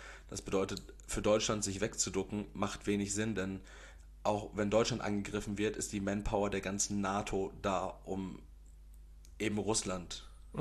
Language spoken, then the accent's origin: German; Austria; ich bin Österreicher.